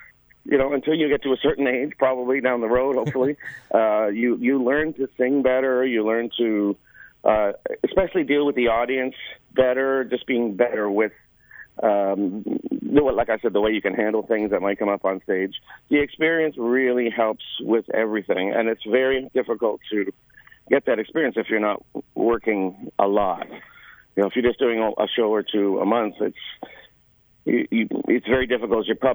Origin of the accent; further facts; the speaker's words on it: Toronto, Ontario, Canada; Well, I'm from Toronto. I'm based in Toronto, in the GTA.